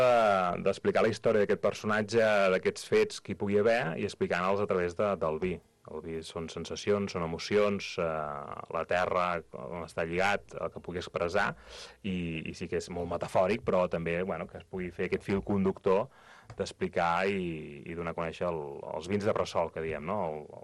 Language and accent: Catalan; Sant Sadurní d'Anoia, Catalonia, Spain; Jo m'agrada dir que hem nascut entre pàmpols i bombolles. Jo sóc fill de Sant Sadurní d'Anoia